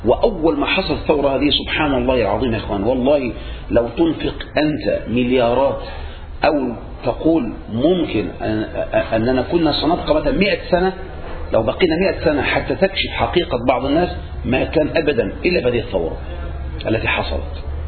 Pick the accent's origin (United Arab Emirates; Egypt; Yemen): Egypt; إحنا عندنا في مصر الآن دعوة جماهيرية ودعوة علمية